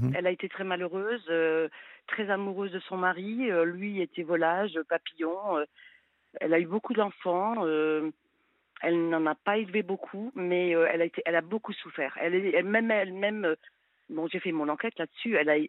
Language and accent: French; France; je suis française à la base quand même, pour y avoir vécu quand même une grande partie de ma vie.